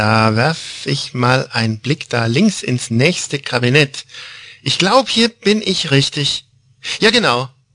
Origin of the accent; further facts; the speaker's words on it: Osnabrück, Lower Saxony, Germany; mal langsam auf den Heimweg zurück nach Osnabrück, meine Heimatstadt.